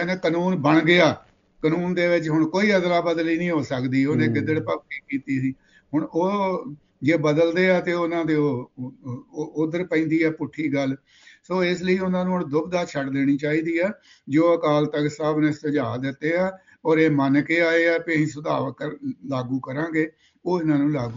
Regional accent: Punjab, India; ਅਸੀਂ ਸਾਡਾ ਪਿੰਡ ਲਾਸਟ ਹੈ ਅੰਮ੍ਰਿਤਸਰ ਜ਼ਿਲ੍ਹੇ ਦਾ, ਤੇ ਅਗਲਾ 1 ਮੀਲ ਤੇ ਗੁਰਦਾਸਪੁਰ ਸਿਰਾ ਹੋ ਜਾਂਦਾ ਹੈ।

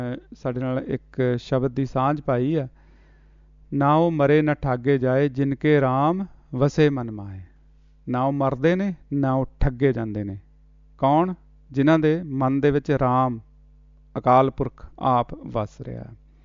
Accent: Punjab, India; ਪੰਜਾਬ ਦੇ ਵਿੱਚ, ਸਾਡੇ ਪਿੰਡ ਲਾਗੇ ਹੀ ਆ ਨਵਾਂਸ਼ਹਿਰ ਦੇ ਏਰੀਏ ਦੇ ਵਿੱਚ ਦੁਪਾਲਪੁਰ, ਅਤੇ ਸਾਡਾ ਪਿੰਡ 5-7 ਕਿਲੋਮੀਟਰ ਦੇ ਫਰਕ 'ਤੇ ਹੀ ਆ

